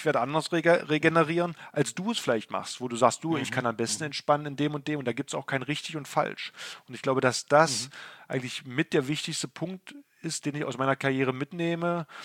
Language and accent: German; Magdeburg, Saxony-Anhalt, Germany; born there; also born or lived in Kiel; Magdeburg als meine Geburtsstadt, ganz klar, der ich aus Handballumfeld natürlich viel zu verdanken habe.